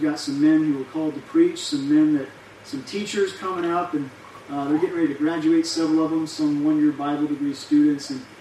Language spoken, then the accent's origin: English; New York, United States; born there; And I was born in Long Island, New York.